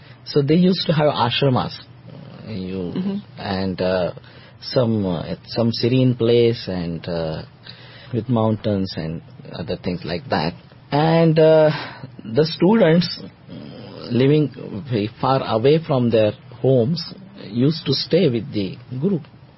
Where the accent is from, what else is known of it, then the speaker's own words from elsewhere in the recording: Pune, Maharashtra, India; You see, I am from Maharashtra. It's a city near Mumbai.